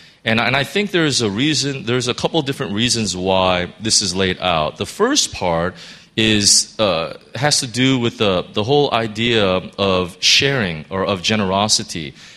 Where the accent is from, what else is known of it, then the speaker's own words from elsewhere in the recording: Chicago, Illinois, United States; Our family used to have a crab tree when we grew up in Chicago.